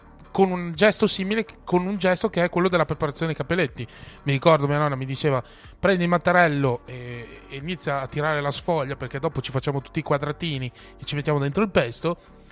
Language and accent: Italian; Reggio Emilia, Emilia-Romagna, Italy; Quindi mi piace definirmi mezzo sangue, nel senso che non sono totalmente emiliano, ma sono un po' emiliano, un po' mantovano. Ecco. Comunque, avendo preso appieno le tradizioni da reggiano doc